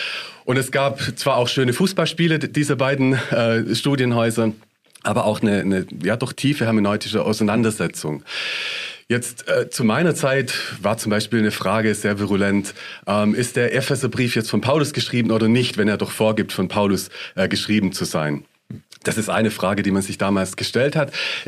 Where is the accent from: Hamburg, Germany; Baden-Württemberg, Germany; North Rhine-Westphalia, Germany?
Baden-Württemberg, Germany; ich komme aus Süddeutschland, zwischen München und Stuttgart oder zwischen Ulm und Biberach